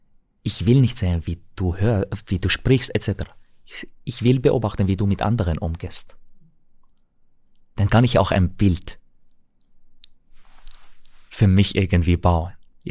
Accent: Damascus, Syria; now in Austria; Aber ich bin in Syrien, in Damaskus geboren und aufgewachsen.

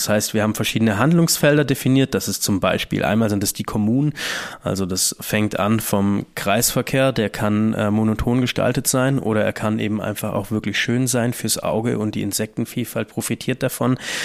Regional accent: Langenargen, Baden-Württemberg, Germany; Ich bin aufgewachsen in Langenargen am Bodensee, relativ naturnah, ich hatte es nicht weit zu Argen.

